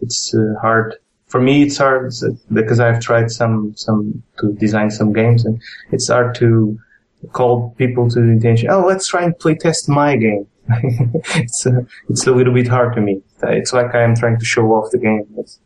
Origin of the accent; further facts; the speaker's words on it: Portugal; now in Almeirim, Portugal; I'm from Portugal, and I live in Almeirim. It's a very small city almost next to Lisbon. That is our country's capital.